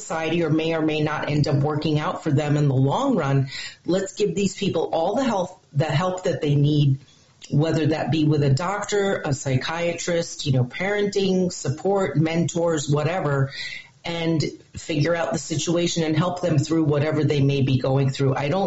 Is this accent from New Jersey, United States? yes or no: yes; New Jersey, United States; Yeah, well, my family's are Mets fans, too, so I grew up in New Jersey, and so, nice.